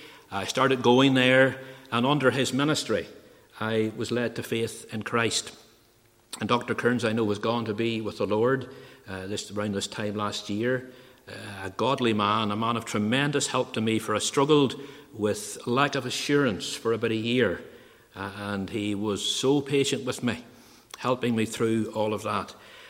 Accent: Ballymoney, Northern Ireland, United Kingdom; I was born and reared in Ballymoney in North Antrim, into a Church of Ireland family. My roots are very much in North Antrim.

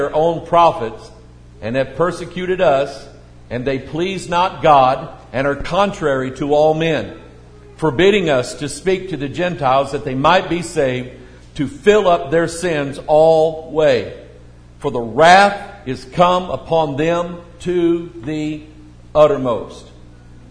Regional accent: Missouri, United States; I'm 10 Hillsdale. I'm from Missouri."

